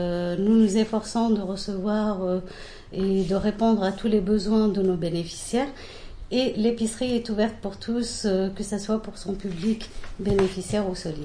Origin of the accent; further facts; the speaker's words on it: Strasbourg, Grand Est, France; born or raised there